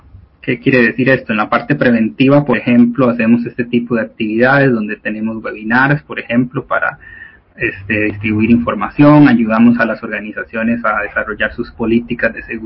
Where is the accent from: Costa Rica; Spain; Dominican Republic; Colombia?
Costa Rica; yo soy de Costa Rica